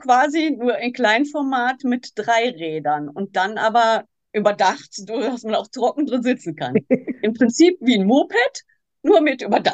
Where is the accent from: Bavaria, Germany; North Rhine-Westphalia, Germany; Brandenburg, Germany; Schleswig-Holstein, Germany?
North Rhine-Westphalia, Germany; Kleve; Wir kommen aus Kleve, Bettburg-Hau.